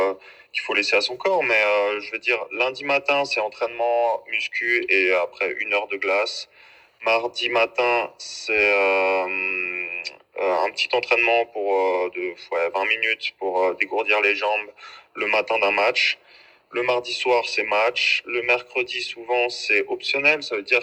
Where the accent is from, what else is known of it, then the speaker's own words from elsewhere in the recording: Megève, Auvergne-Rhône-Alpes, France; also born or lived in Sallanches / Annecy; je suis né à Sallanches, j'ai grandi, j'ai fait toute mon enfance à Megève, je suis allé à l'école à Megève jusqu'à mes 16 ans. Ensuite, à 16 ans, je suis parti à Annecy une année faire ma seconde dans un collège à Annecy.